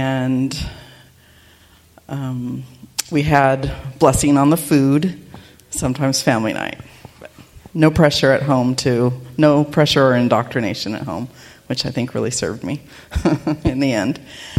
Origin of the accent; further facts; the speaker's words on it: Napa, California, United States; I grew up in Napa, California, where Governor Boggs is buried near the church that I grew up going to.